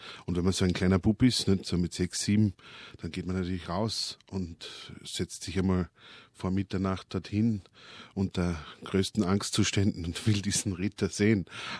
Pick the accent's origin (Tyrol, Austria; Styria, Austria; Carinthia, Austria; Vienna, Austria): Carinthia, Austria; als Kärntner ist es vielleicht ganz nett, einmal hier vorbeizuschauen, wenn es um Kärnten geht.